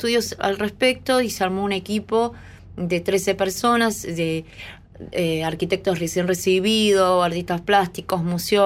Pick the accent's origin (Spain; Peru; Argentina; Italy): Argentina; Hurlingham, Buenos Aires Province; Yo soy de Hurlingham.